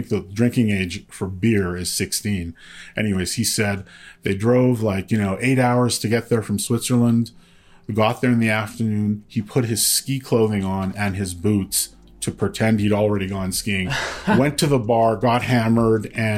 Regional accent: Canada; Being Canadian

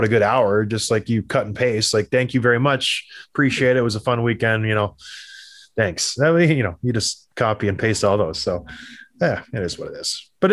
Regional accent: Canada; And I'm from Canada.

